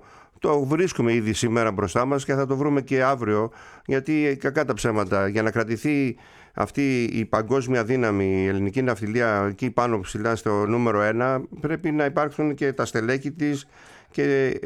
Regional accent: Kasos, South Aegean, Greece; Πολλοί Κασιώτες από το νησί μου δούλεψαν εκεί

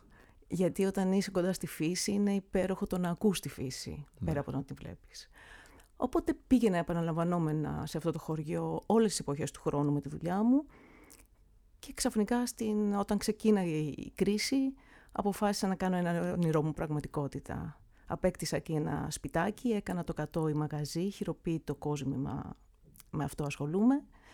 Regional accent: Thessaloniki, Central Macedonia, Greece; also born or lived in Palaiochora, Chalkidiki; Ζούσα στη Θεσσαλονίκη, βέβαια κάθε δεύτερο Σαββατοκύριακο όταν ήμουν παιδάκι πηγαίναμε με την οικογένειά μου στο χωριό μου, στην παλαιόχωρα Χαλκιδικής.

